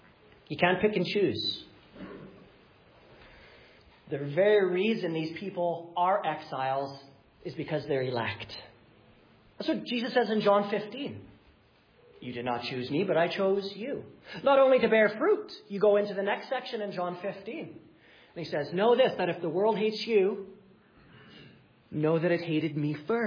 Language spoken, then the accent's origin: English; Winnipeg, Manitoba, Canada; So I'm from Winnipeg, and there's big mosquitoes everywhere in Manitoba.